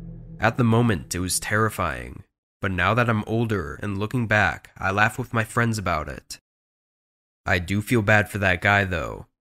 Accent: Midwest, United States; My friends and I grew up in the Midwest, and if you know anything about the Midwest, it's that there's nothing fun to do.

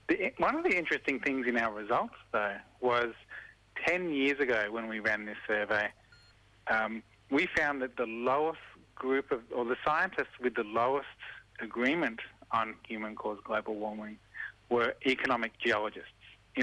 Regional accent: Queensland, Australia; I'm a Queenslander

